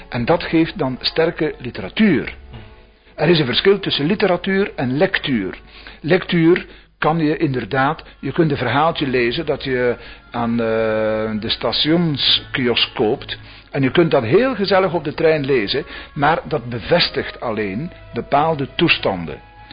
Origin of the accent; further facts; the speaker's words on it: Flanders, Belgium; Wij kunnen dat als Vlamingen nooit bereiken.